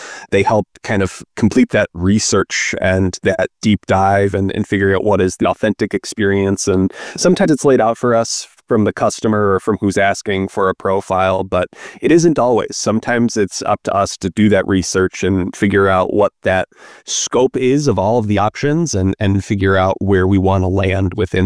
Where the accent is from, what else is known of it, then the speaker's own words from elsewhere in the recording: Chicago, Illinois, United States; Barbecue is a massive term, and I grew up in Chicagoland, and barbecue to me was putting something on a grill and slathering some barbecue sauce on that.